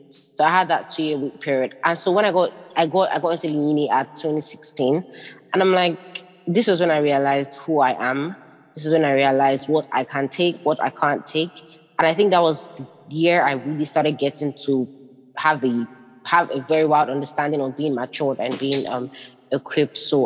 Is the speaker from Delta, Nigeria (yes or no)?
no; Enugu State, Nigeria; also born or lived in Lagos; I know they're both Igbos. I'm from Enugu State. I'm like fully Igbo.